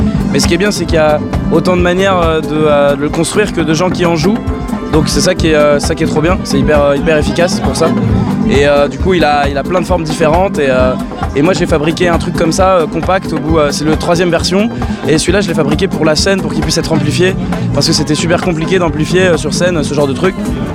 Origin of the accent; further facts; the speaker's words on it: Pays de la Loire, France; Je viens de Vendée.